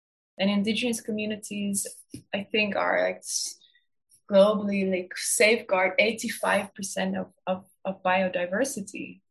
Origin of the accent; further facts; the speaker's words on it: Netherlands; also born or lived in Maastricht; in my home country, the Netherlands, like the last few days, it's been massive floodings.